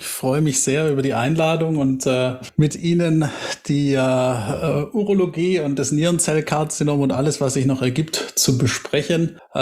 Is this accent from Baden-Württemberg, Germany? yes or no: yes; Tübingen, Baden-Württemberg, Germany; born there; bin gebürtiger Tübinger, bin Schwabe